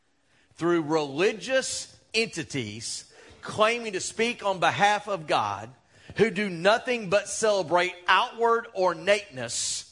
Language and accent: English; Texas, United States; I just say that because I'm from Texas.